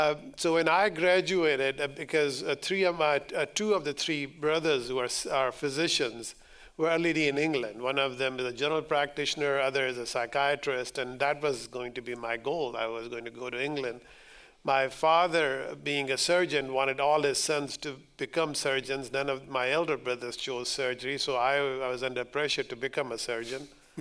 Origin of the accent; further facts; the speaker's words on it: Tando Allahyar, Sindh, Pakistan; born there; I was born in Pakistan. I was born in a small town called Tundu Alayar. Tundu Alayar is a rural town in the province of Sindh.